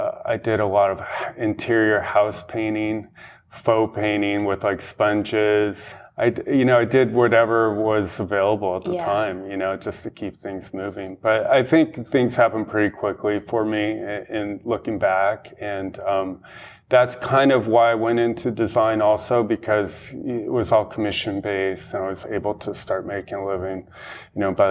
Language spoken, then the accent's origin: English; Los Angeles, California, United States; I did. I grew up in West LA, Santa Monica area.